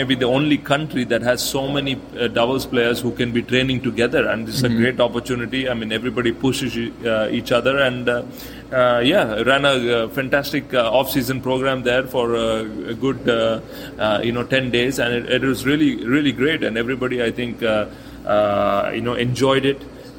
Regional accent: Bangalore, Karnataka, India; I mean, I come from Bangalore, which is altitude.

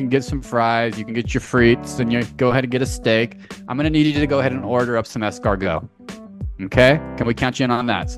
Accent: United States; I'm an American. I'm a fatty.

